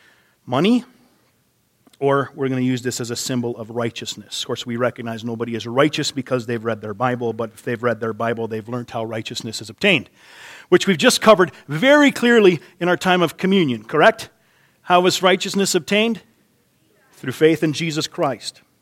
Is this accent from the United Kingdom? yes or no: no; Canada; Not a president. I'm Canadian, what do I know?